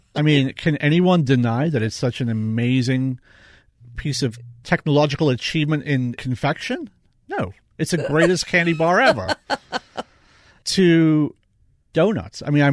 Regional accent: United States; 100% American pastry chef. I'm not a French-trained, European-trained, none of that. I am an American-trained, American-taught, and I'm a true American chef, as you can tell by my accent.

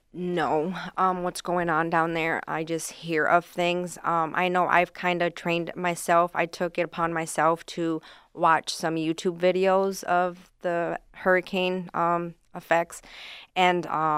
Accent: San Antonio, Texas, United States; moved away as an adult; I'm originally from Texas, from San Antonio, Texas. And I've been up here since 92.

